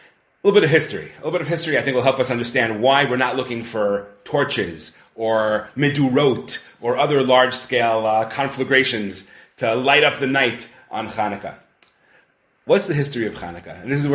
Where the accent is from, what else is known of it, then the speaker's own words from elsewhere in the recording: Brooklyn, New York, United States; I grew up in Brooklyn, so a house like in Bay Ridge